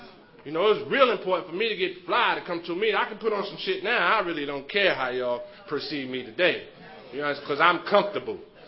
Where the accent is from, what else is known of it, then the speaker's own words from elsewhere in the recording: Brooklyn, New York, United States; I'm from Bed-Stuy, Brooklyn, New York.